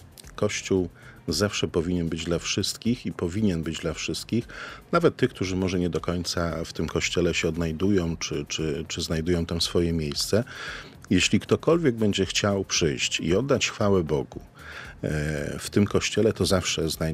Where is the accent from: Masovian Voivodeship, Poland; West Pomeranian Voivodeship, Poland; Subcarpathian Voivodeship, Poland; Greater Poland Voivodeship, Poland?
West Pomeranian Voivodeship, Poland; Szczecin; also born or lived in Gorzów Wielkopolski; Ja pochodzę ze Szczecina. Szczecin to moje miasto rodzinne. Tam mieszkałem kilkanaście pierwszych lat mojego życia. Później wraz z rodzicami przeprowadziłem się do Gorzowa i tam jest mój dom rodzinny.